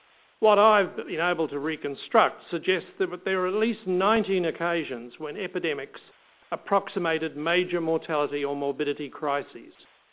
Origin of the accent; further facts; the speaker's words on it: New Zealand; growing up in New Zealand in the 40s and 50s